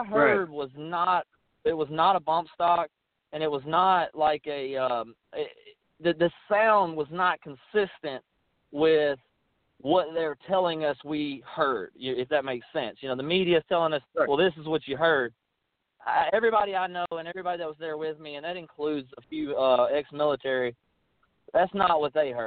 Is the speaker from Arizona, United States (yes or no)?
no; Alabama, United States; I'm from Alabama, and we got, you know, a lot of tornado sirens there.